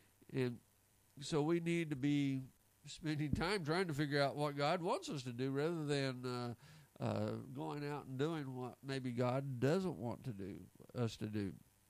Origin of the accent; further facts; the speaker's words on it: Hatch, New Mexico, United States; I grew up in Hatch, New Mexico. We're known for chili, chili capital of the world.